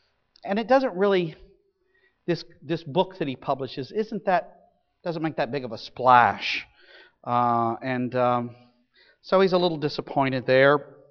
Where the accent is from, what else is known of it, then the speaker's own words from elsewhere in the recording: the South, United States; I think it's a Southern thing, too, particularly. I'm a Southerner.